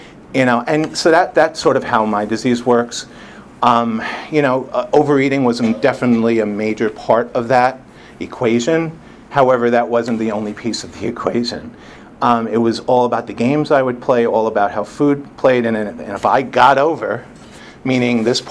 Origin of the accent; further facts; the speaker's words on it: New York City, New York, United States; Sorry if I'm mentioning food, but you know, I come from New York City, where you can't walk like 5 feet without something screaming at you